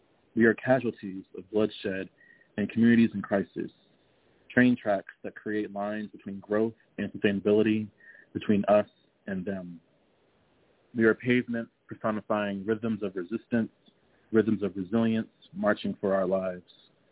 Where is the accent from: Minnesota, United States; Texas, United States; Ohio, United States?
Texas, United States; San Antonio; I'm from San Antonio, born and raised